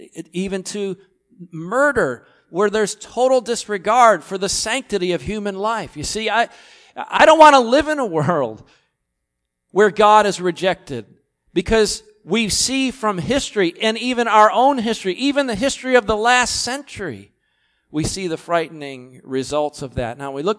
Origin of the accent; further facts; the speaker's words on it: New York, United States; The Empire State Building, my home state of New York